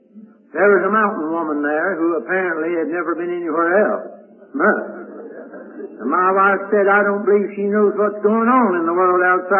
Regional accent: United States; born there; I'm an American by birth and a Christian by the second birth and a Baptist by conviction.

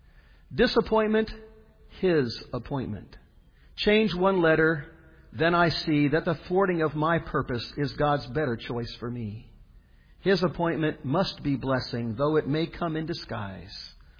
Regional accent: Fort Lauderdale, Florida, United States; moved away; also born or lived in New York; I recall as a child, when we moved back to Fort Lauderdale from New York, for which my granddad never forgave my father, taking us away from New York.

